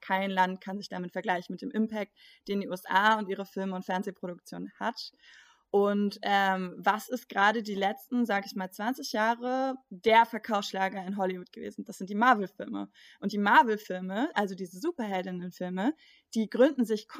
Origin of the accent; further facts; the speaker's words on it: Berlin, Germany; Und ich bin ja nun in Berlin aufgewachsen.